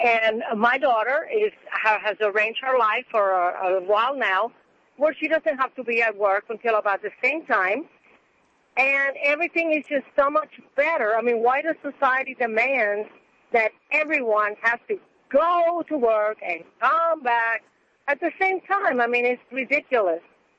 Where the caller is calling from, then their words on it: Pearland, Texas, United States; From my car on the way home to Pearland.